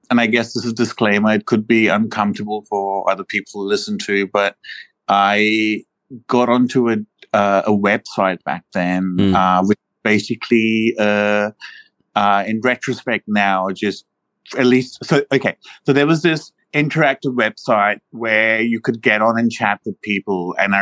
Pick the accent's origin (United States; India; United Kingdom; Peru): India; So you see, I grew up in India, okay?